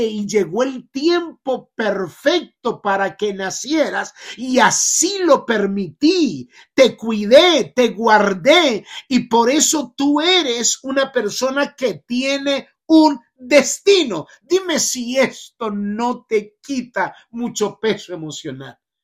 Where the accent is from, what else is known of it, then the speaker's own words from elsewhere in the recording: Medellín, Antioquia, Colombia; born there; soy colombiano en la ciudad de Medellín donde yo nací.